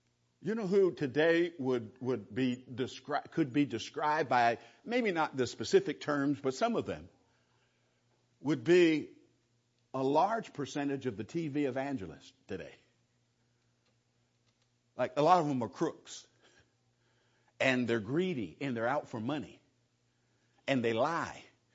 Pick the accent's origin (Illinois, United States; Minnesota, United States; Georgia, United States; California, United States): California, United States; But in general, you know, over the years, being a Californian, I've heard all kind of negative things about California.